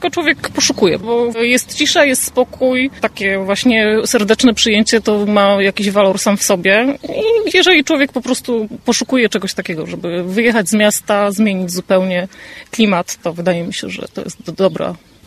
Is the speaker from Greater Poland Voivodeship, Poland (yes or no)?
yes; Poznań, Greater Poland Voivodeship, Poland; My akurat jesteśmy z Poznania.